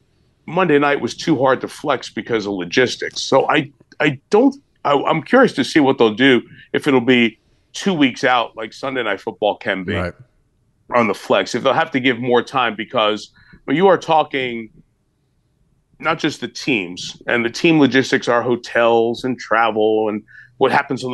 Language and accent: English; New York, United States; I grew up in New York and then lived in the East Coast, for 27 years, 28 years of my life, and maybe more than that.